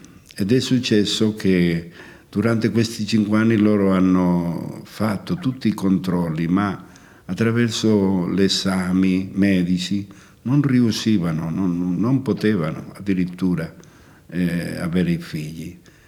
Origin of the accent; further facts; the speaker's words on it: Spain; Italian is a second language; che era del mio paese. Allora ci ha portato 12 ragazzi e di tutti sono rimasto solo io. Però quello che mi ha colpito sempre è avere come mamma, anche se non avevo in casa nella Spagna la mia mamma